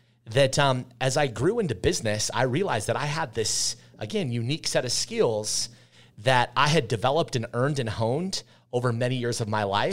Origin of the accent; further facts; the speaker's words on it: Sandy, Utah, United States; So I grew up in Sandy, went to high school in the Sandy Midvale area as well.